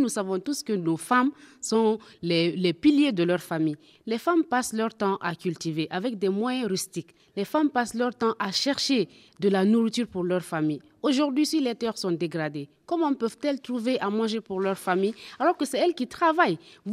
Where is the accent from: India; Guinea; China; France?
Guinea; chez nous, en Guinée